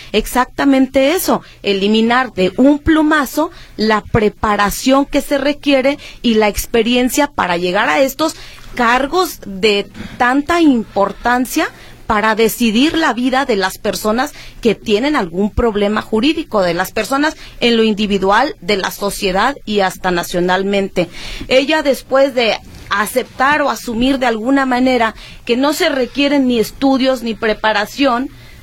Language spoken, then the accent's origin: Spanish; Mexico; como mexicanos inteligentes que somos